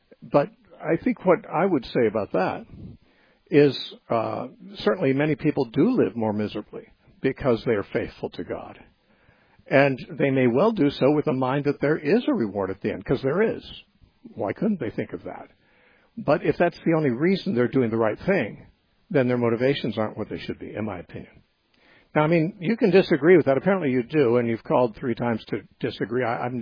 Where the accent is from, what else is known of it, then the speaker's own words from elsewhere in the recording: United States; I'm an American.